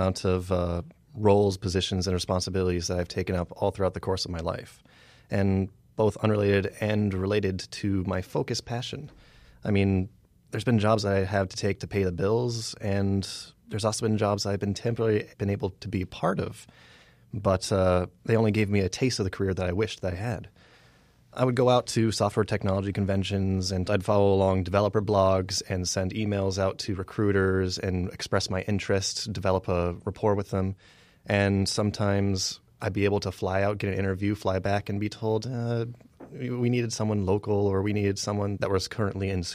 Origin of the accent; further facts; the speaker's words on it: Michigan, United States; I'm originally from Michigan.